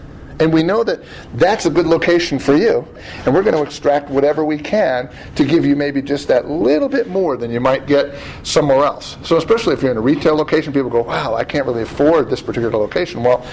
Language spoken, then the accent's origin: English; New England, United States; I grew up in New England. If you've ever been to New England, all the buildings are about this wide.